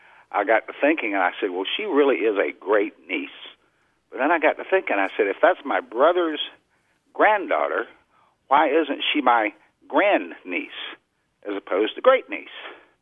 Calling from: Thomasville, Georgia, United States; I'm calling from Thomasville, Georgia.

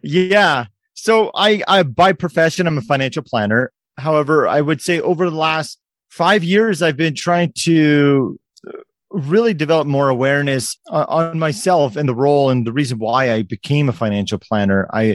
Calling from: Canada; I'm speaking from Canada in the winter

